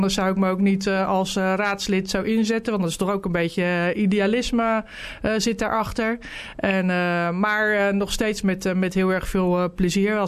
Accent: Krimpen aan den IJssel, South Holland, Netherlands; also born or lived in Schiedam; Ik ben in Schiedam geboren. En uiteindelijk toen mijn broer, die ook in de lokale politiek zat, een jaar 5 was en ik 3, zijn ze naar Krimpen verhuisd. En ik woonde toen in de Midden-Weteringflat. Daar hield zo'n beetje Krimpen toen op. En nooit meer weggegaan.

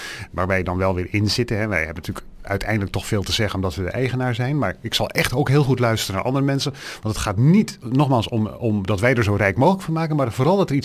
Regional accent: Rotterdam, South Holland, Netherlands; Ik kom uit Rotterdam, zoals jullie wellicht weten.

